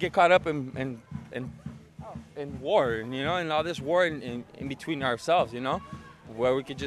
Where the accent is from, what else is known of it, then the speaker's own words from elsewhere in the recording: Watsonville, California, United States; because I grew up here in Watsonville, and it's a good place, to live